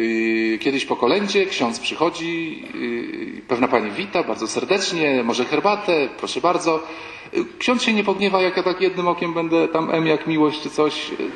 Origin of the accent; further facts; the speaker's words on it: Warsaw, Masovian Voivodeship, Poland; ojcze święty, my jesteśmy z Warszawy